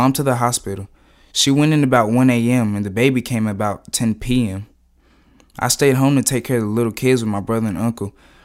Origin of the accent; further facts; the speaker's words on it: Wisconsin, United States; first language Spanish; English is a second language; also born or lived in Puerto Rico; I was born in Puerto Rico, and I was about 7 when we came to the mainland U.S. I didn't speak English. We were in Wisconsin. And there aren't a lot of Spanish speakers in Wisconsin.